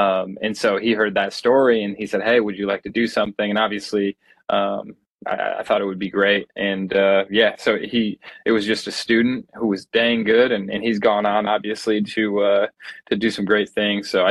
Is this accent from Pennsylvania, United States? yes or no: no; East Lansing, Michigan, United States; So I grew up in East Lansing, and my parents had met. My dad was from Pakistan. My mom was from Midland, Michigan, and they met going to Michigan State.